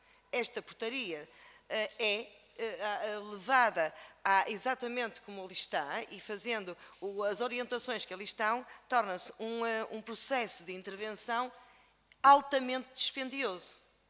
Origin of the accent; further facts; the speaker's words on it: Porto, Norte, Portugal; Eu sou do Porto